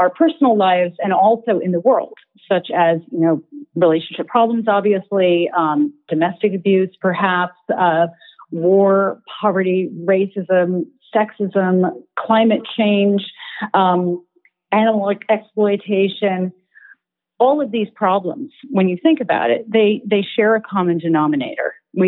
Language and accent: English; United States; moved away as an adult; now in Berlin, Germany; I'm in Berlin, Germany. I'm an American expat living here. I've been here for about 7 years.